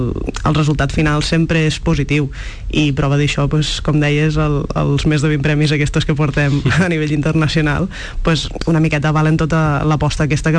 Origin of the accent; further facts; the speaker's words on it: Vimbodí, Catalonia, Spain; pues vam decidir anar a Vimbodí, perquè bueno, som de Vimbodí